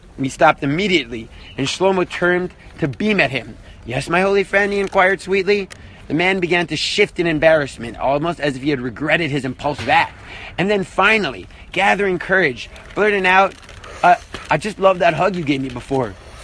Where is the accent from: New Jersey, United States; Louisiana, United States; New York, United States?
New York, United States; Brooklyn; I'm from Brooklyn. There we go.